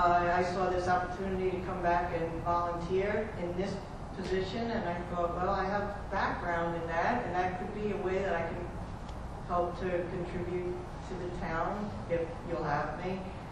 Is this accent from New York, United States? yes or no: yes; New York, United States; born there; also born or lived in Austin, Texas / Maryland / Pennsylvania; I came from New York. I was born in New York. But my most recent residence before here was in Austin, Texas.